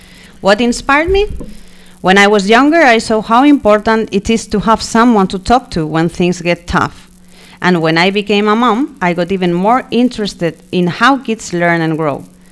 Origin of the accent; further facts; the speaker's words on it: Spain; now in Jeddah, Saudi Arabia; I am the new school psychologist here at Lycée Français Jeddah. I am from Spain, and I live in Jeddah with my husband and my two wonderful children.